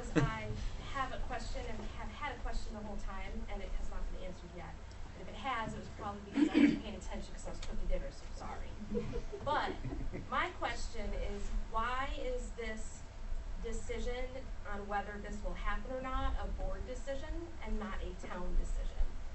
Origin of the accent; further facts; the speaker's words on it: Chicago, Illinois, United States; I'm from Chicago. I've seen this happen